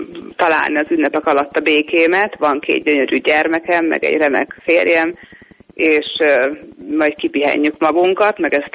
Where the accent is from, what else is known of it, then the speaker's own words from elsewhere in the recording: Szeged, Csongrád-Csanád, Hungary; born there; Hát szeretni, a szülővárosomban szeretnék, ahol élek.